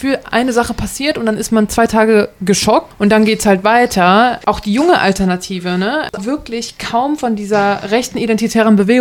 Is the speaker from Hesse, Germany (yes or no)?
yes; Frankfurt, Hesse, Germany; zum Beispiel in Hessen, ich bin ja aus Frankfurt